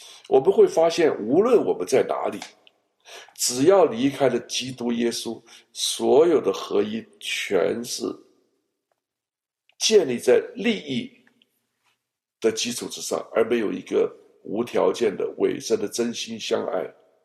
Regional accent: China; 坦率讲，方舟，我们中国人这个民族啊，在外人看来，哎，真的是一群很糟糕的一群人。我们自己讲自己中国人就没话讲，外人一讲我们就不舒服。

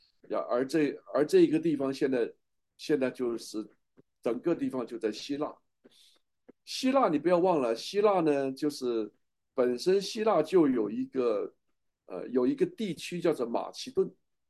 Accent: China; 这是我们中国人的民族的自大性了。

